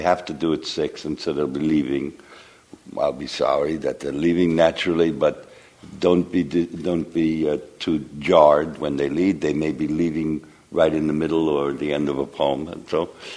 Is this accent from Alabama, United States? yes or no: no; New York City, New York, United States; born there; Let me say I was born in New York City in 1933 in order to destroy Nazism.